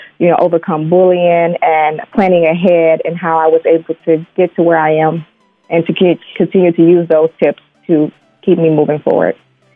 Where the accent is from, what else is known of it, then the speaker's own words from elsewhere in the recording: Flint, Michigan, United States; I'm from Flint, Michigan, and I am a certified nurse assistant.